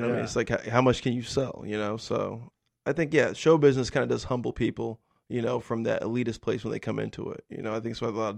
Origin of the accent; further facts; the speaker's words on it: United States; You know, I'm an American, over 30-year-old black dude in America.